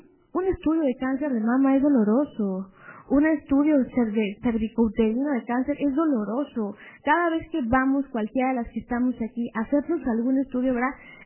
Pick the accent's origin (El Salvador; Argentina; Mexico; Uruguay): Mexico; una forma de hacer política nosotros mismos, como mexicanos